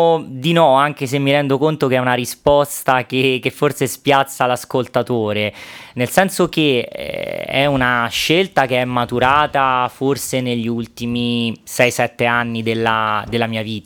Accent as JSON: {"language": "Italian", "town": "Rome", "region": "Lazio", "country": "Italy", "tie": "born or raised there", "said": "io sono originario di Roma, ho 30 anni, quindi classe 1991, e ho vissuto, diciamo, la gran parte della mia vita in questa città fino a praticamente 6 mesi fa, ecco. Mi sono trasferito quest'anno avendo appunto preso la sede notarile in Agordino"}